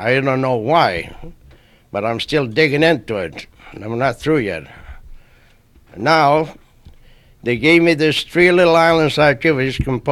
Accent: California, United States; I'm from California. I married a native girl here

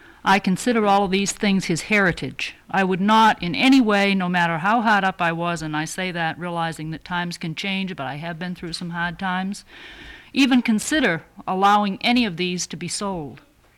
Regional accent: Dillingham, Alaska, United States; and I'm from Dillingham

